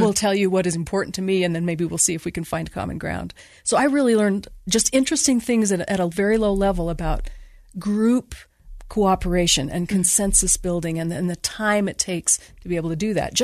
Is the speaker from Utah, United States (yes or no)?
yes; Bountiful, Utah, United States; I grew up in Bountiful, and I went to Bountiful High, and my parents bought a 10-acre plot of land